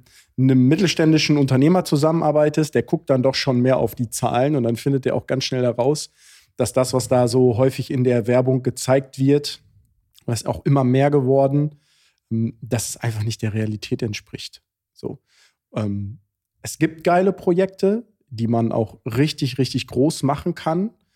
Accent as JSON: {"language": "German", "town": "Wattenscheid", "region": "North Rhine-Westphalia", "country": "Germany", "tie": "born or raised there", "said": "gebürtig komme ich aus Wattenscheid."}